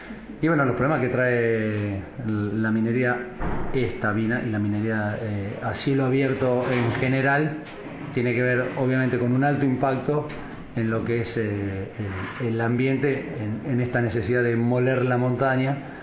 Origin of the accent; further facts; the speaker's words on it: San Rafael, Mendoza, Argentina; somos de San Rafael, de Mendoza, en Argentina.